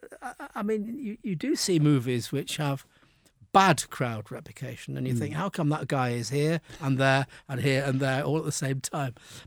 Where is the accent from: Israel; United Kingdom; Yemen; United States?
United Kingdom; Manchester, North West England; not having known about it whilst growing up in Manchester, weirdly enough.